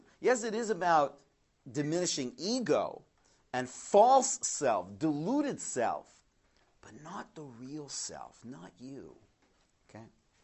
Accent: Canada; I grew up in Canada, and Israel was not, we were not a very Zionistic home.

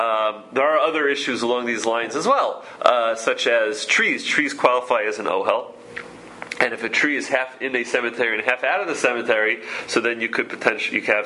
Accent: Queens, New York, United States; One prominent place by me, I grew up in Queens, so on Main Street in Queens, there is a very large cemetery there

